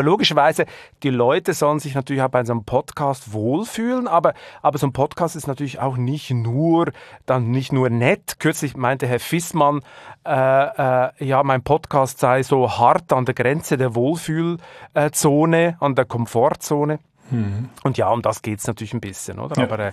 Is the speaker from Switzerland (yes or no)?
yes; Switzerland; accent: Swiss; now in Germany; ich kann einfach kein Hochdeutsch. Das ist das Problem. Und darum habe ich natürlich diesen Akzent immer ein bisschen drin. Ich komme nun mal aus der Schweiz